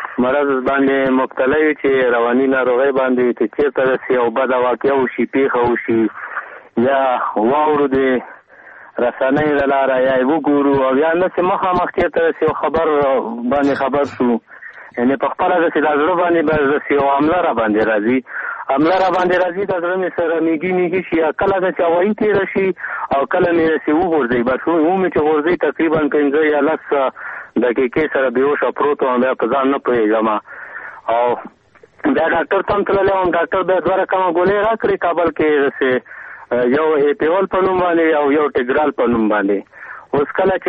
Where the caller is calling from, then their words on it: Paktia, Afghanistan; ده پکتیا ولایت